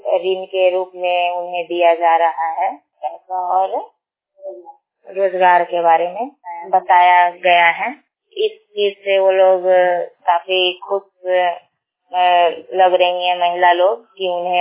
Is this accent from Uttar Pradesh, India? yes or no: no; Anwarpur, Bihar, India; मैं अनवरपुर पंचायत की रहने वाली हूँ और बुककीपर के पोस्ट पे काम करती हूँ